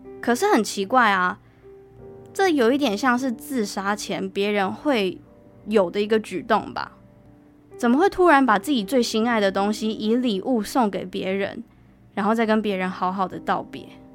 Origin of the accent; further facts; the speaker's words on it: Taiwan; 就跟我们台湾人会去拜拜一样。